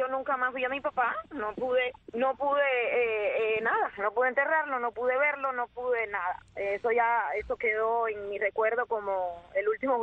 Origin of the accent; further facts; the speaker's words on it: Cuba; moved away; Cuando yo salí de Cuba